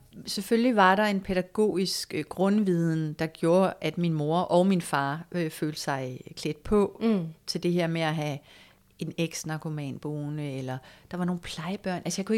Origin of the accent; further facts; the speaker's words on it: North Denmark Region, Denmark; Jeg kommer fra Nordjylland, hvor jeg er født og opvokset på en firlænget gård.